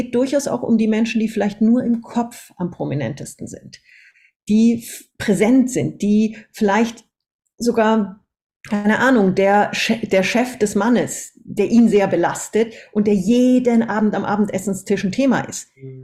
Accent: Munich, Bavaria, Germany; born there; Ich bin grundsätzlich erstmal in München geboren, bin aber aufgewachsen, also bin geboren als eineiger Zwilling.

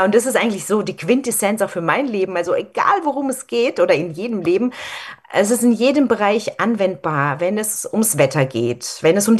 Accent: Freiburg, Baden-Württemberg, Germany; moved away; als ich dann von meiner Heimat von Freiburg nach Passau gezogen bin

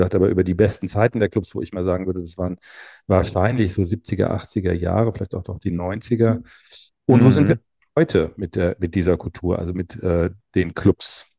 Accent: Hamburg, Germany; Wir kommen aus Hamburg

